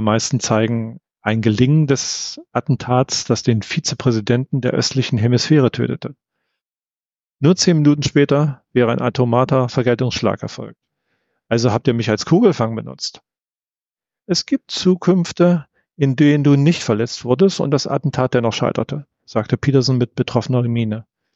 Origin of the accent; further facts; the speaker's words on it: East Germany, Germany; Ich bin ja im Osten der Republik aufgewachsen und da war das mit Westschallplatten zu dem Zeitpunkt noch nicht so doll.